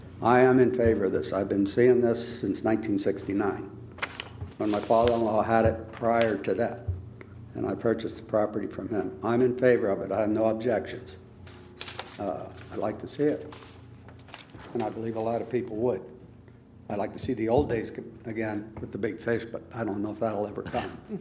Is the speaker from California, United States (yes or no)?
no; Pennsylvania, United States; I'm from Pennsylvania.